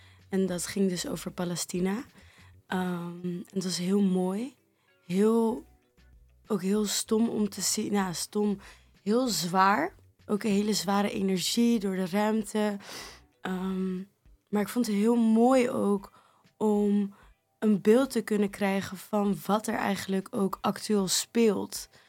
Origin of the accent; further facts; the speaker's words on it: Amsterdam, North Holland, Netherlands; Ik kom uit Amsterdam Nieuw-West. Ik ben 20